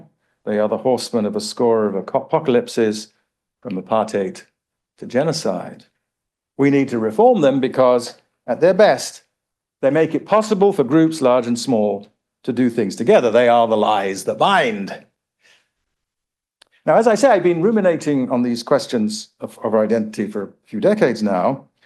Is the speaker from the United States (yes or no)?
no; England, United Kingdom; born there; I was born in England before Ghana's independence. So I was the subject of Her Majesty in two ways, someone born in England to an English mother and as a subject, a colonial subject.